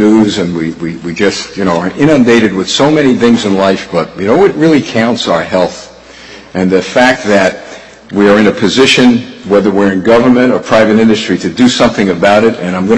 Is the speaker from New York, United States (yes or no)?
yes; Brooklyn, New York, United States; I remember as a kid growing up in Brooklyn, we had a relative who used to limp around